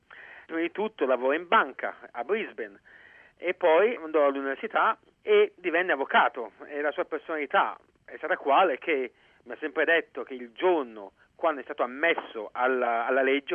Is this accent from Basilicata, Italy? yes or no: no; Milan, Lombardy, Italy; io essendo milanese non ci capivo niente